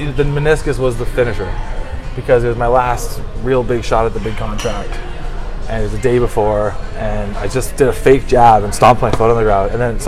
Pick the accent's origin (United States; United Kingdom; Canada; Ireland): Canada; Yeah, well, because I was one guy from Canada that went down to Kentucky after Santino made it